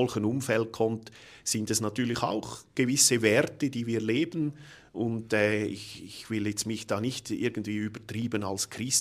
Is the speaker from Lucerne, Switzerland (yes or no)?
yes; Ruswil, Lucerne, Switzerland; ich stamme aus Ruswil, das ist im Kanton Luzern eigentlich der Ort, wo die katholisch-konservative Bewegung entstanden ist, die heutige Mitte.